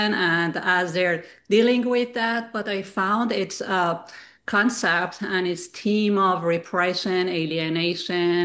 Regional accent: Los Angeles, California, United States; because I'm basically from Los Angeles. I came from Los Angeles to here and I have all my connection and network in Los Angeles.

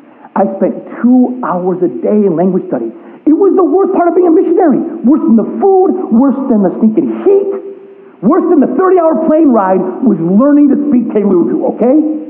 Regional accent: Texas, United States; now in Michigan, United States; I grew up in Texas. We don't have winter. We have tarantulas, okay, down there, okay?

